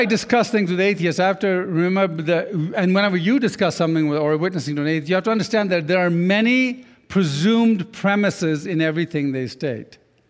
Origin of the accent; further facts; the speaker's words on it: Sudan; But I grew up in Africa, and the Dinka tribe, the average height is 6'7". I'm not tall in Sudan.